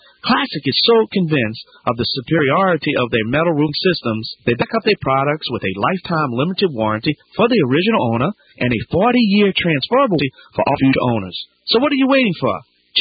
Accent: Louisiana, United States; I'm the Cajun man from the Bayou Land.

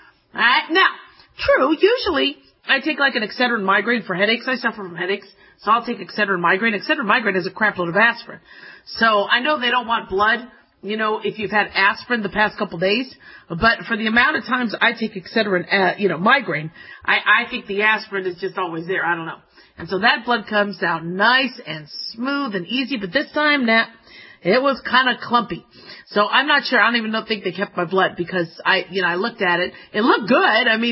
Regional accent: Las Vegas, Nevada, United States; because listen, I grew up in Las Vegas.

